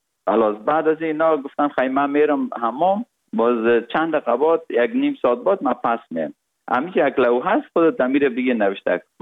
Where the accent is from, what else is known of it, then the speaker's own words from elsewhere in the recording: Kabul, Afghanistan; also born or lived in Parwan; تولدم در ولایت پروان شده و بعد از او 40 روزه بودیم که پدرم مرا کابل آورد، چون وظیفهشان در کابل بود و ما در سایه کوتی سنگی کابل بزرگ شدیم.